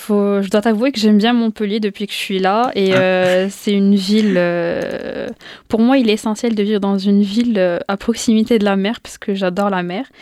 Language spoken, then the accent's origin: French; Morocco; now in France; Déjà, moi, je suis étrangère, je suis marocaine. Du coup, en venant ici, j'ai quitté mon pays.